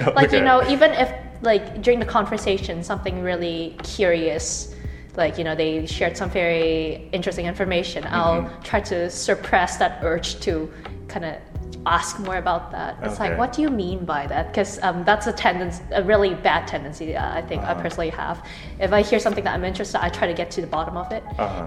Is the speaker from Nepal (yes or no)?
no; Canada; I'm from Canada.